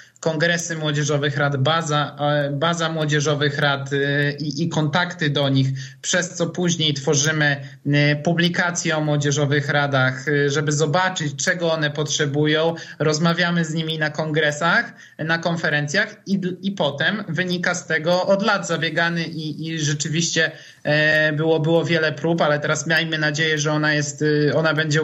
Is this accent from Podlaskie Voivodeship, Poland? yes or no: yes; Suwałki, Podlaskie Voivodeship, Poland; w Suwałkach, z których pochodzę